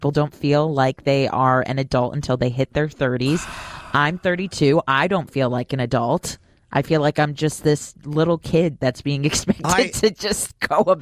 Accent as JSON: {"language": "English", "region": "New Jersey", "country": "United States", "accent": "New Jersey", "said": "There goes my New Jersey accent again. It comes without warning."}